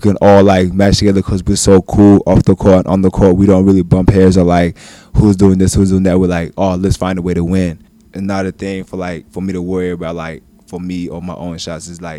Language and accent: English; Melbourne, Victoria, Australia; where I grew up in Fitzroy. It's a small suburb in Melbourne. So, like, I grew up in the flats